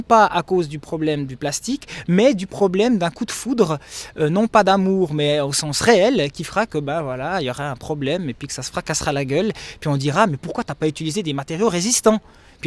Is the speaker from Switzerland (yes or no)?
yes; Neuchâtel, Switzerland; je suis neuchâtelois depuis toujours